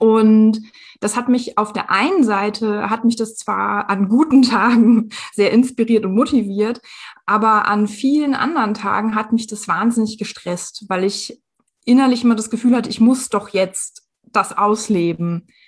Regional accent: Northern Germany, Germany; born there; ich bin Ende 30 Jahre alt und ich wohne jetzt seit mehr als 15 Jahren im Rhein-Main-Gebiet, bin aber eigentlich ein gebürtiges Nordlicht.

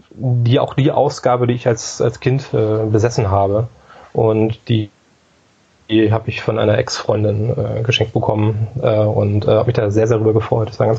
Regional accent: Hamburg, Germany; Ich komme aus Hamburg, bin hier geboren, hier aufgewachsen und habe einen Großteil meines Lebens hier verbracht. Und ich bin 42 Jahre alt im Moment.

